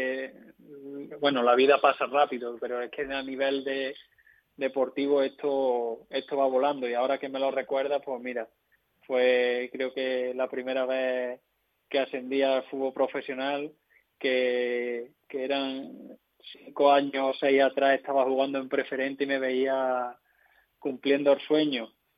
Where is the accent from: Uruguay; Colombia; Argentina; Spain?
Spain; Pedrera, Andalusia; Yo, de Pedrera, acá en mi pueblo, los de Pedrera, como nos dicen todos los de fuera